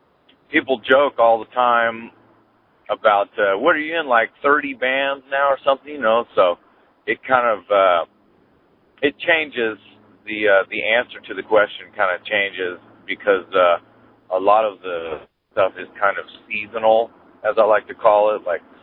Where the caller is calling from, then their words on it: Istanbul, Turkey; Yeah, I'm calling from Istanbul, over.